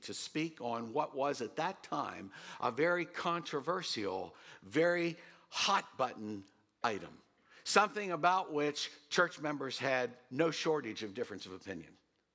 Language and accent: English; Waynesboro, United States; I didn't know him when I grew up in Waynesboro.